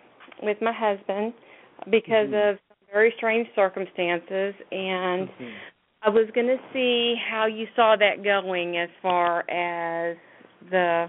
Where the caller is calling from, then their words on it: Georgia, United States; I'm calling from Georgia.